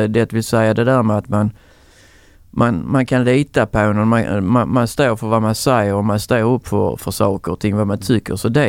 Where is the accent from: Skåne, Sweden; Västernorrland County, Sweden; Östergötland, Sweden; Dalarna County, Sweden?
Skåne, Sweden; accent: Old Scanian; Jag brukar säga att jag är tvåspråkig. Jag pratar både gammelskånska och svenska.